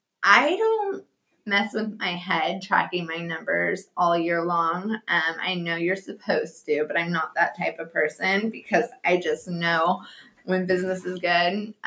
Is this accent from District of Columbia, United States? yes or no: no; Fresno, California, United States; Like I said, born and raised in Fresno, California. Just hometown girl.